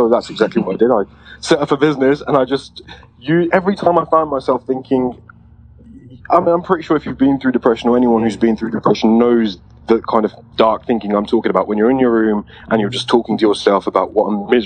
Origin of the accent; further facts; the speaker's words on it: England, United Kingdom; I mean, I'm from England, so there's a social narrative on how to deal with depression.